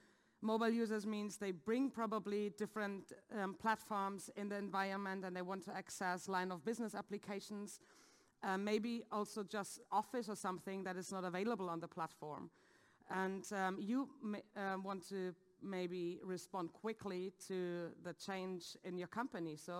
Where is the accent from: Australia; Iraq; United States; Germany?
Germany; I'm from Germany.